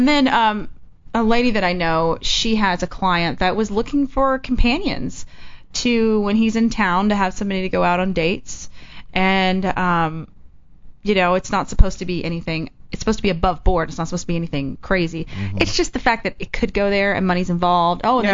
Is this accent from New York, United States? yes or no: no; Texas, United States; I'm from Texas, and it's like I never stumbled across this stuff in Texas.